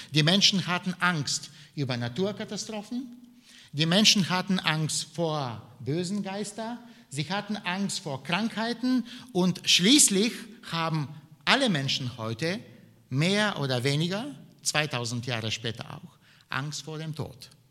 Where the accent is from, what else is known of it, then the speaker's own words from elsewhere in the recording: Bulgaria; German is a second language; als Kind in meinem Heimatland, in Bulgarien